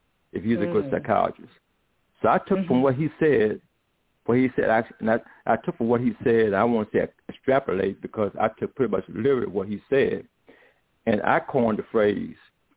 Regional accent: Richmond, Virginia, United States; I'm from Gabriel Prosser City. Some call it Richmond, Virginia, but we call it Gabriel, quote-unquote, Prosser City.

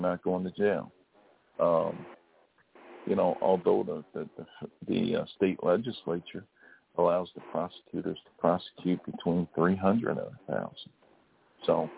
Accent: Chicago, Illinois, United States; I grew up in Englewood. Englewood's one of the toughest communities. I came out of Englewood, went off to college, went off to law school

